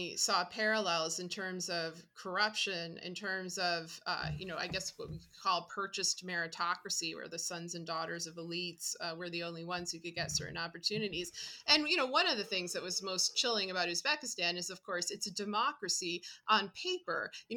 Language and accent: English; United States; I was always aware, of course, you know, you can't not be, growing up in America, that our laws were not always practiced on paper.